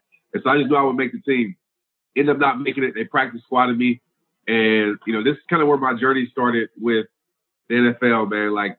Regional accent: New Orleans, Louisiana, United States; also born or lived in Little Rock; So grew up in New Orleans, Louisiana. I mean, I was born in Little Rock, but I moved to New Orleans when I was like a few months old.

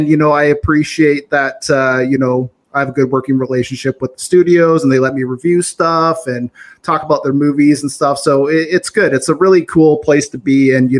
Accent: Vancouver, British Columbia, Canada; Vancouver, British Columbia. I guess western coast of Canada. Very beautiful city.

